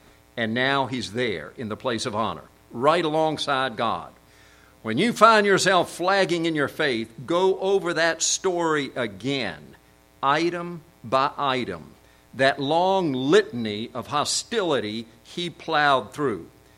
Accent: South Korea; But when I was growing up in Korea, my dad had a devotional by a Frenchman

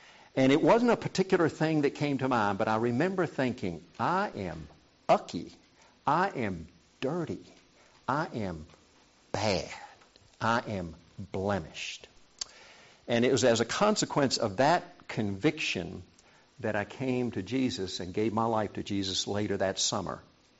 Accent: South Korea; English is a second language; I was 12 years old. Growing up in Korea, we used to go to bed with the chickens.

